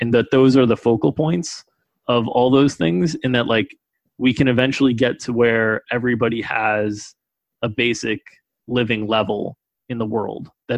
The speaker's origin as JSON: {"language": "English", "country": "United States", "tie": "born there", "said": "Like, I was born in the United States to a well-off family."}